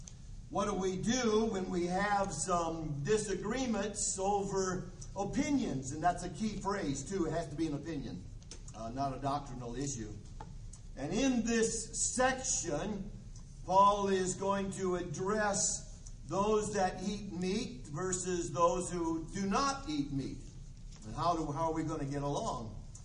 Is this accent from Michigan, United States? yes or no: yes; Muskegon, Michigan, United States; born there; But I was born in Muskegon, Michigan, and right on the lake.